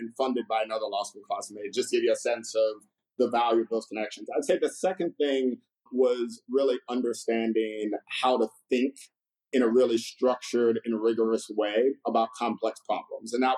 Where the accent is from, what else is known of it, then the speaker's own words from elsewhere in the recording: New Orleans, Louisiana, United States; New Orleans, best city on earth, but it is a fun place to be from. I try to make it back as often as possible. But yeah, born and rai